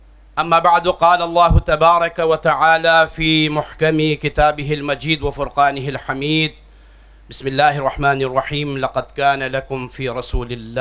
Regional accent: Skardu, Gilgit-Baltistan, Pakistan; اسکردو سے تعلق ہے میرا،

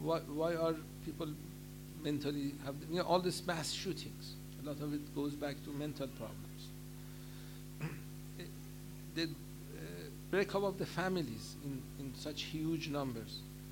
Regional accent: Iran; And she knew I'm from Iran, so sometimes she would come and talk to me.

